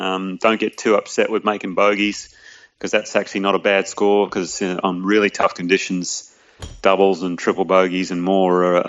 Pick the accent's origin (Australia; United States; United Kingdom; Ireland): Australia; Perth, Western Australia; I grew up in Perth where, you know, we used to get the Fremantle Dock to the sea breeze in the afternoon, and we had some pretty strong winds there.